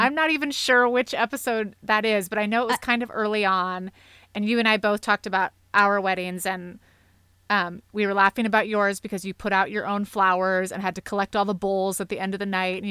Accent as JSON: {"language": "English", "region": "California", "country": "United States", "lives_now": "Texas, United States", "said": "we're from the Bay Area, both of us. So we know, like, we see nipple at Starbucks. It's no big deal. Here in Texas, it's a totally different game."}